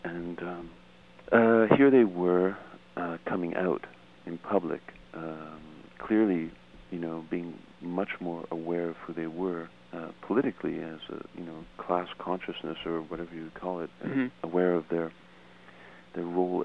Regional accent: Montreal, Quebec, Canada; now in Toronto, Canada; Yeah, I'm originally from Montreal.

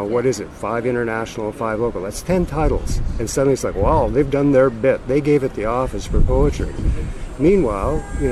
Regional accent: Minnesota, United States; now in Toronto, Canada; I grew up in the States in a farming community, and we had more access to visual culture because we were within driving distance of the Walker Art Center.

